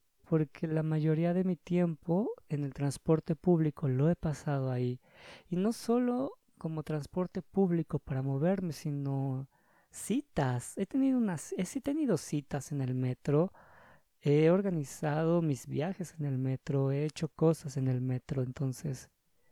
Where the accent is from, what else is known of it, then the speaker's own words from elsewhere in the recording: Mexico City, Mexico; Perdón, soy chilango.